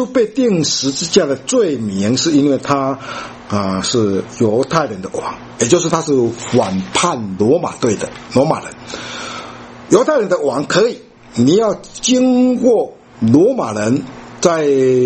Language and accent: Chinese; China; 跟我们中国人不一样啊。中国人皇帝在明朝跟清朝的时候，我们是以金黄色金黄色的衣服当作是这个皇帝的衣服